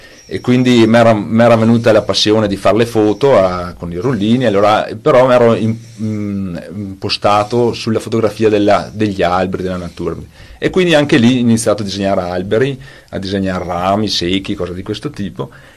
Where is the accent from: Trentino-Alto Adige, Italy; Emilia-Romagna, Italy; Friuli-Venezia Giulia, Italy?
Trentino-Alto Adige, Italy; Grigno; perché io sono di Tese Grigno, e in comune di Grigno